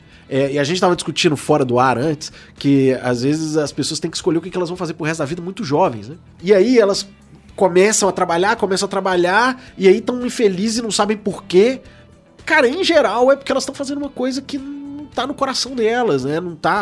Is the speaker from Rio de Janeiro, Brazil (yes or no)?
no; Minas Gerais, Brazil; Mas imagina, eu sou mineiro, em Minas Gerais nós temos mais de 800 municípios.